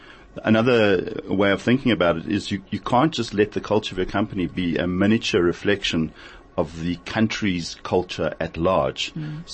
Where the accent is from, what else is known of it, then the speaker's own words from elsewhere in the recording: Brakpan, Gauteng, South Africa; I grew up in Brakpan and I went to Brenthurst Primary School.